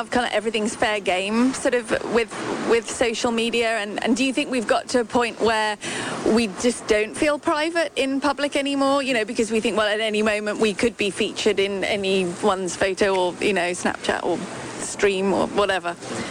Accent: United Kingdom; I'm originally from Britain

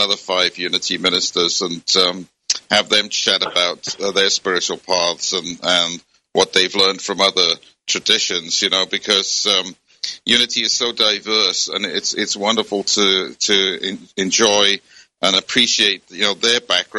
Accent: Wales, United Kingdom; the prayers were often done in Welsh as well as English, because I grew up in Wales.

